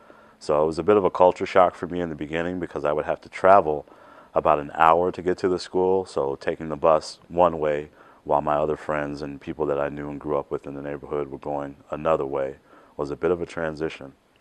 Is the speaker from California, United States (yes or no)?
no; Chicago, Illinois, United States; born or raised there